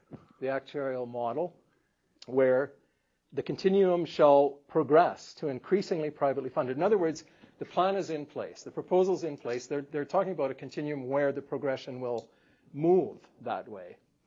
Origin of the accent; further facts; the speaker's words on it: Manitoba, Canada; I come from Manitoba originally.